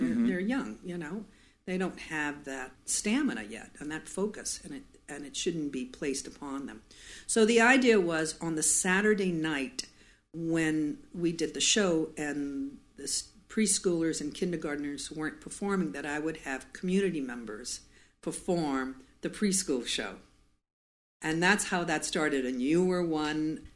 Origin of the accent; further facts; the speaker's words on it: Louisiana, United States; I mean, I came from Louisiana. It's flat. There was that. The other thing, but, you know, I came from Louisiana, from a little small town of 1,500.